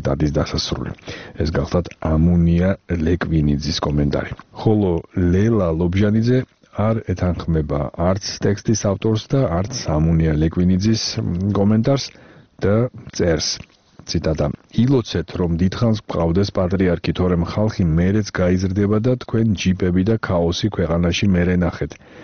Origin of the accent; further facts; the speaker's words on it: Batumi, Adjara, Georgia; მე რახან ბათუმელი ვარ და მენატრება ჩემი ქალაქი